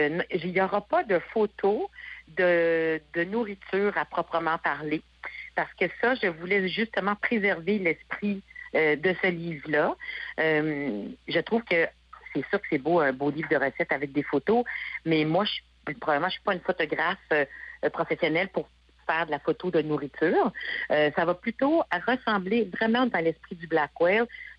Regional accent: Montreal, Quebec, Canada; moi, je viens de la communauté anglophone de Montréal. Là, j'ai été élevée dans le West Island, dans la partie ouest de Montréal. Donc, j'étais jeune avec des anglophones puis des francophones.

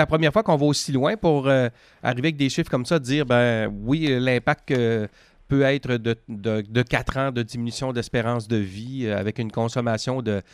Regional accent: Quebec, Canada; c'est un peu le portrait chez nous, en Gaspésie, aux îles, à partir de ça.

